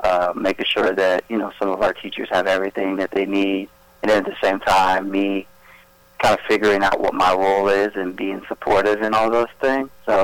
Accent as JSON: {"language": "English", "town": "Marion", "region": "Ohio", "country": "United States", "tie": "born or raised there", "said": "So I grew up here in Marion, Ohio. I spent most of my time living in Crescent Heights, which is over by Southland Mall and Kroger."}